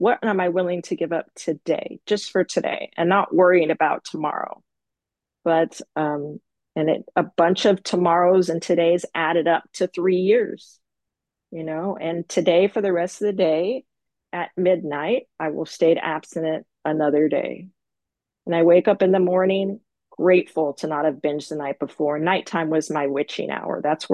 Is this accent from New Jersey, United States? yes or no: no; California, United States; I'm from California. I just moved to a time zone closer to her, a couple of years ago, but I've never met her in person.